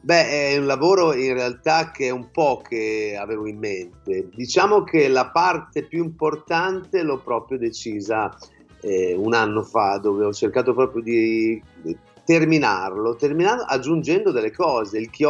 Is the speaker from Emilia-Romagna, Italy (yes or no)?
yes; Bologna, Emilia-Romagna, Italy; perché sono un bolognese